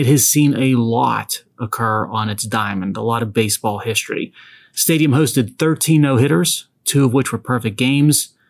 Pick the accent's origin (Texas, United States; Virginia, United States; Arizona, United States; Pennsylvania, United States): Pennsylvania, United States; Pittsburgh; another far middle dedication subject of my hometown Pittsburgh Pirates